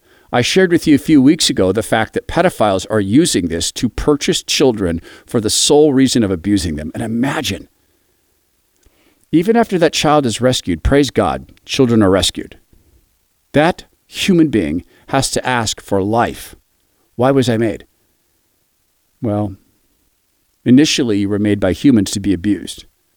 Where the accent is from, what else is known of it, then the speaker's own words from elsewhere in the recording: Idaho, United States; Even in my home state of Idaho, thought of as very conservative.